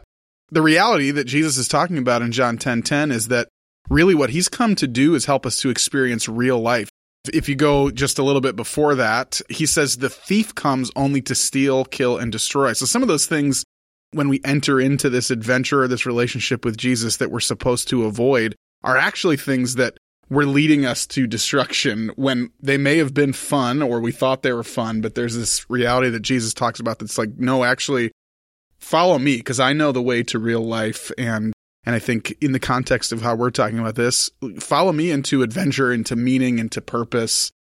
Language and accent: English; Chicago, Illinois, United States; now in Upper Peninsula, United States; I came from Chicago.